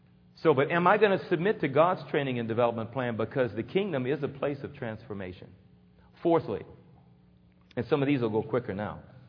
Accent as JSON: {"language": "English", "town": "Houston", "region": "Texas", "country": "United States", "tie": "born or raised there", "said": "Man, I grew up in Third Ward. I mean, the most skiing I did was tripping down the bayou or something."}